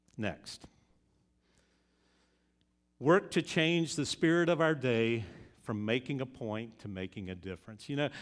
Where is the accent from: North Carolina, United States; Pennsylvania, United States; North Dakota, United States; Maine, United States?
North Carolina, United States; I grew up in North Carolina, and the first home I lived in was next door to the chaplain of the North Carolina chapter of the Ku Klux Klan.